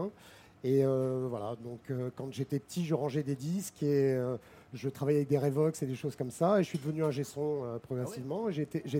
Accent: Salon-de-Provence, Provence-Alpes-Côte d'Azur, France; Moi, je suis originaire de Marseille. D'accord. Enfin, de Salon de Provence, à côté de Marseille.

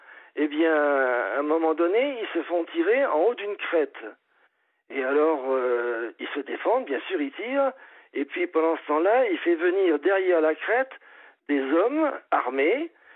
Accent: France; je suis un bon Français. Hein. Je suis Français de chousse, machin.

